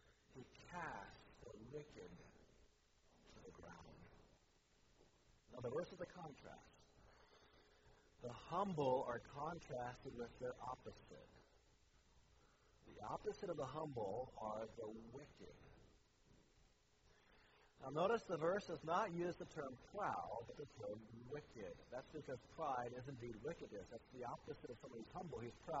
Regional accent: Colorado, United States; I will admit that I've had to adjust my spirit living in the South. Growing up in Colorado, we had much more sunshine.

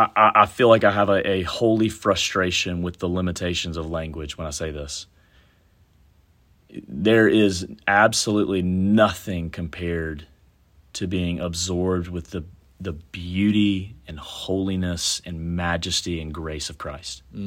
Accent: Alabama, United States; that's terrible grammar, but I'm from Alabama, you can forgive me

